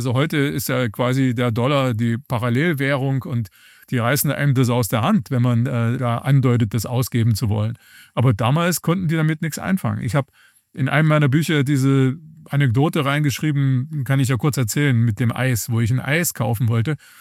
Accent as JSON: {"language": "German", "region": "East Germany", "country": "Germany", "said": "Wenn einer dumme Fragen gestellt hat, habe ich gesagt, ich bin aus der DDR."}